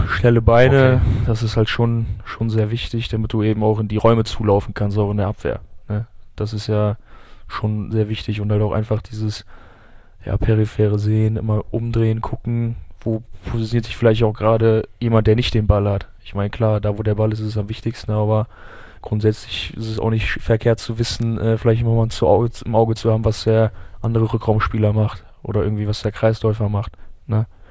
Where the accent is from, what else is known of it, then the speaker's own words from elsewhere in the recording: Gummersbach, North Rhine-Westphalia, Germany; also born or lived in Frankfurt; Mein Vater hat dort gearbeitet in Frankfurt und dann bin ich halt da dann eben zur Welt gekommen, aber dann nach ein paar Wochen direkt wieder hier nach Gummersbach dann in die Heimat.